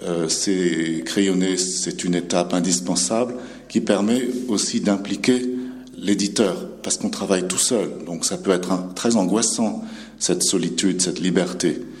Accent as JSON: {"language": "French", "country": "Vietnam", "tie": "born or raised there", "said": "je voulais raconter mon enfance au Vietnam au début des années 60"}